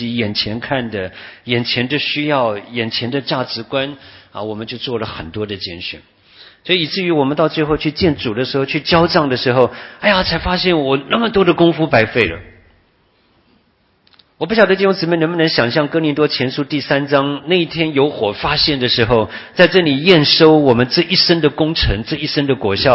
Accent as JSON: {"language": "Chinese", "country": "Taiwan", "moved": "as an adult", "lives_now": "United States", "said": "我刚来美国的时候，那是1979年哈，我在美国读研究所的时候，我第一个学期刚来啊，你知道我们从台湾来的人"}